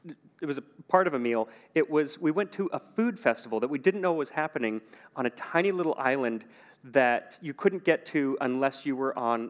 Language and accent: English; Arizona, United States; now in Boston, United States; Mexican, I mean, we eat Mexican food all the time growing up in Arizona. So... not very many Mexican food restaurants here in Boston, it turns out.